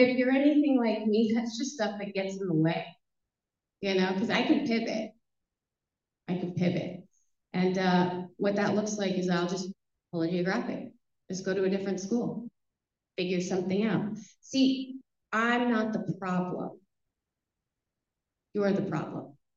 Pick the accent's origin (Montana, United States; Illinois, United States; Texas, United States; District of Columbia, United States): Texas, United States; Where I grew up in Texas, people didn't talk about alcoholism.